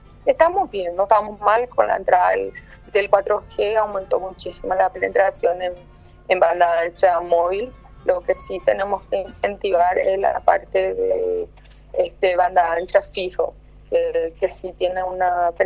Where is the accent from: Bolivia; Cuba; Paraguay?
Paraguay; como paraguaya me llena de orgullo.